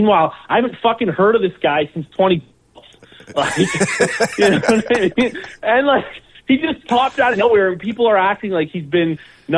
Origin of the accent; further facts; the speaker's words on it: Toronto, Ontario, Canada; And I'm like, oh, I'm from Toronto.